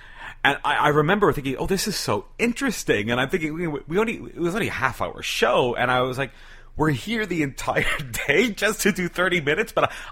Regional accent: Montreal, Quebec, Canada; born there; I was born in Montreal. My dad emigrated to Canada in the late 1960s.

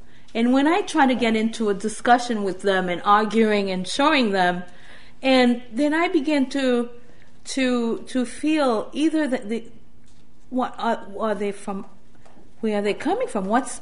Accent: Brooklyn, New York, United States; also born or lived in Haiti; I'm from Haiti originally, but I grew up in Brooklyn. I did all my schooling in Brooklyn

